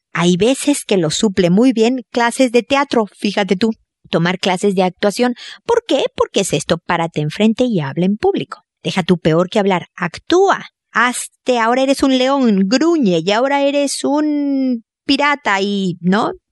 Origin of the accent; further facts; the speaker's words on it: Mexico; now in Chile; Imagínate que yo vivo en Chile ahora y soy mexicana